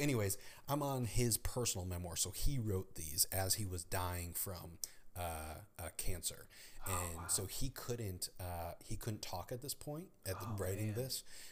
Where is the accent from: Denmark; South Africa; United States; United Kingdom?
United States; Elmira, New York; Did you know that he is buried in my hometown of Elmira, New York?